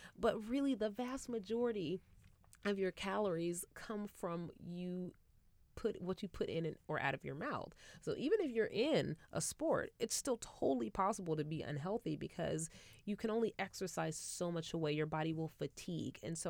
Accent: California, United States; So I'm from Northern California

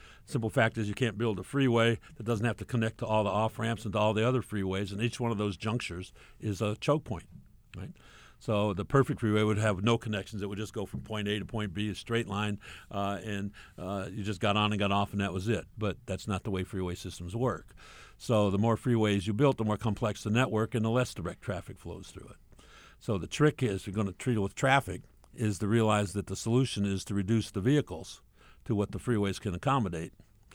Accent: New Orleans, Louisiana, United States; Best system I came across was when I grew up in New Orleans

